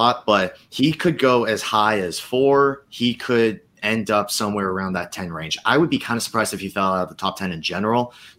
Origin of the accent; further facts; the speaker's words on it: Minnesota, United States; Next up, we've got Minnesota, my home state team at 12.